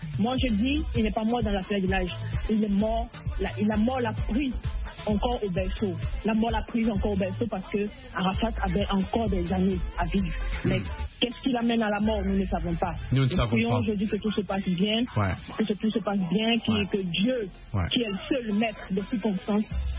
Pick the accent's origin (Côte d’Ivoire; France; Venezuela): Côte d’Ivoire